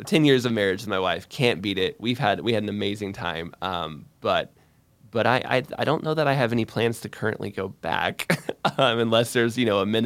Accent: Florida, United States; So, see, growing up in Florida, we would have, where I lived, we had snakes get into our yard and stuff on a not infrequent basis.

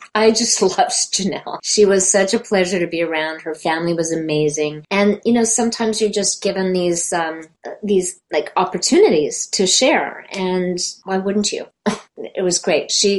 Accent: Calgary, Alberta, Canada; and I'm from Calgary, Alberta, Western Canada, originally. Yes. That's where I grew up.

